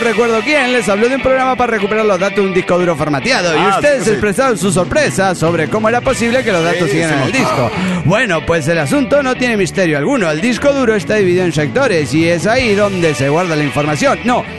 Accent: Campeche, Mexico; Soy el Mushe de Campeche.

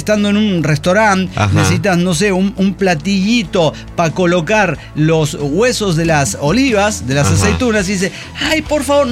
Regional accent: Colombia; Así somos los colombianos.

